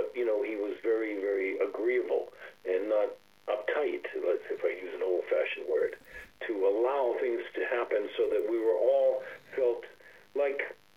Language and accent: English; Boston, Massachusetts, United States; I went to high school in Boston. I was born in Boston